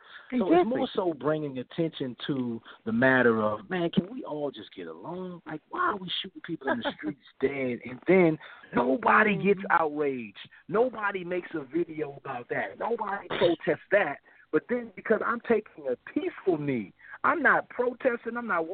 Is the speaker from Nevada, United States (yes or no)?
no; Washington, District of Columbia, United States; And then as I got older, because I'm from Washington, D.C., I became a Redskins fan.